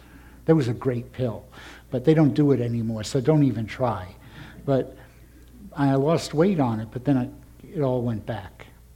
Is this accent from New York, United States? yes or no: yes; New York, United States; You know, I'm from New York, and if you couldn't tell